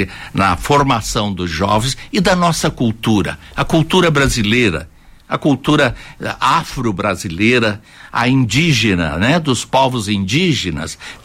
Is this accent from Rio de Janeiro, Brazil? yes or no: no; Paraná, Brazil; now in São Paulo, Brazil; Assim é que o norte do Paraná, mas por que o norte do Paraná? É como dizia Fernando Pessoa, o rio da minha aldeia.